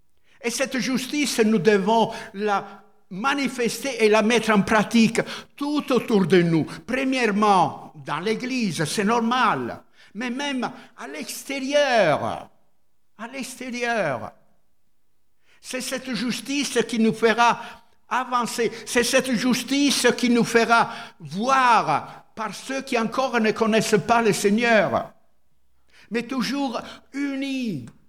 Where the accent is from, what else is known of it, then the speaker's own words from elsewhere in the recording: Italy; On se regarde, et moi je suis italien, et des Martiniquais, Guadeloupéens, Guyanais, tout ça, mais voilà.